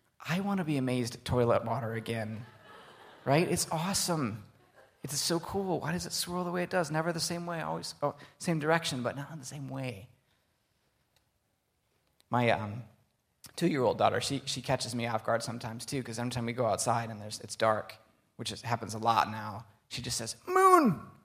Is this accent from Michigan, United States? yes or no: yes; Grand Rapids, Michigan, United States; now in Ann Arbor, United States; So I grew up in the Grand Rapids area on the west side of the state, and in the last 20 years that I've been here in Ann Arbor